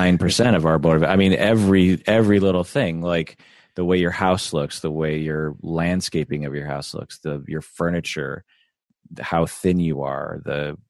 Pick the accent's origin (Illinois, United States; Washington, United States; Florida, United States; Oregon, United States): Washington, United States; Seattle; When I was growing up in the Seattle area in the late 70s, early 80s, everyone wore Levi's jeans.